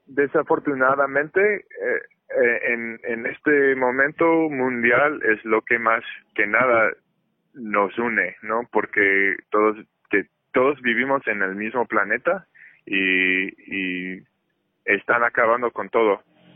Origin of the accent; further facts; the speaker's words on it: United States; Yo soy de Estados Unidos